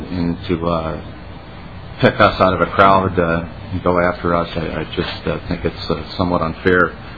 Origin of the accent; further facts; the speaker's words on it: Alexandria, Minnesota, United States; I represent the Minnesota Fish and Bait Farmers Association. I'm from Alexandria.